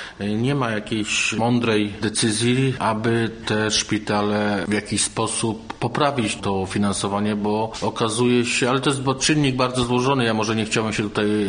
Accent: Wieluń, Łódź Voivodeship, Poland; mamy ten oddział już tutaj u siebie w Wieluniu

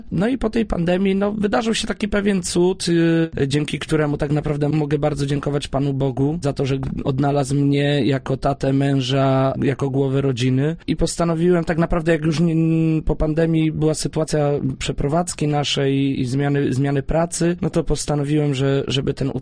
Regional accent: Łódź Voivodeship, Poland; Pochodzimy z ziemi wieluńskiej, dokładnie z dwóch takich pięknych miejscowości w powiecie wieluńskim, jak Skomlin i Mokrsko.

